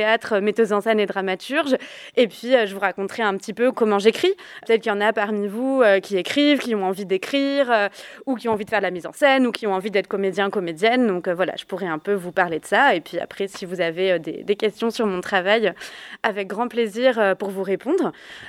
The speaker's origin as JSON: {"language": "French", "town": "Toulouse", "region": "Occitanie", "country": "France", "tie": "born or raised there", "lives_now": "Seine-Saint-Denis, France", "said": "Donc, je suis née au début des années 90. J'ai grandi à Toulouse. Et aujourd'hui, je suis basée dans le 93 en région parisienne"}